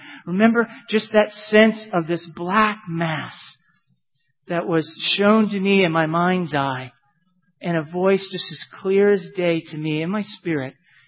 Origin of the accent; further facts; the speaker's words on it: Florida, United States; I remember distinctly, I'd be outside, and I'm from Florida. It wouldn't get dark to about 9 o'clock